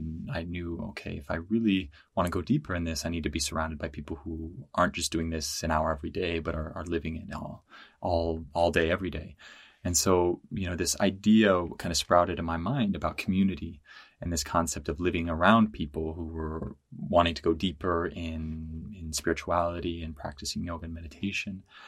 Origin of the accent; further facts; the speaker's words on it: United States; accent: Yankee; And I'm American, if you can't tell from my Yankee accent.